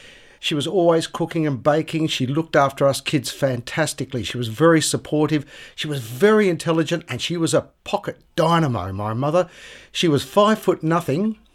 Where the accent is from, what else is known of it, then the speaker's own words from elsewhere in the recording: Jordanville, Victoria, Australia; And so as a kid growing up in Jordanville in Jindabyne Avenue, I could always rely on my parents to support me and help me.